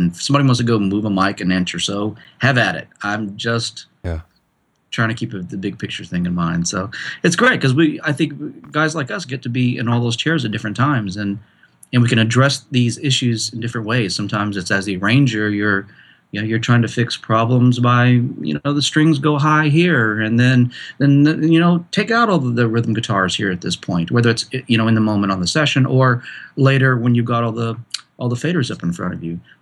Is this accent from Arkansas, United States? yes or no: yes; Arkansas, United States; moved away; also born or lived in California; As a kid, I grew up in Arkansas. And then from Arkansas, I went straight to California, and it was a lot of years out there.